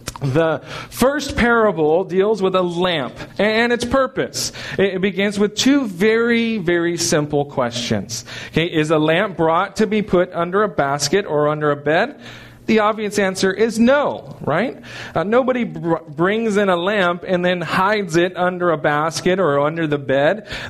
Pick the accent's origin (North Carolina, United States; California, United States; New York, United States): California, United States; also born or lived in Okinawa; I grew up in Southern California. We really didn't have four seasons, and so coming here, and then I was in Okinawa for 10 years